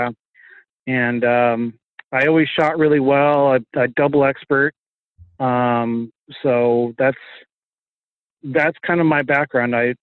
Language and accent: English; Arizona, United States; My background is, I grew up in Arizona, and I came from a very gun-loving family.